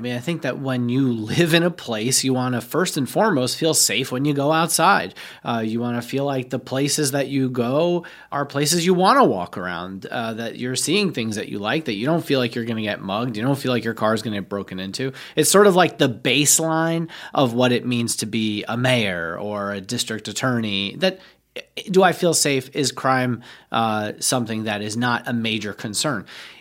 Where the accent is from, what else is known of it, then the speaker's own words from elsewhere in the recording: New York City, New York, United States; And I will say, as a New Yorker, somebody who actually grew up in New York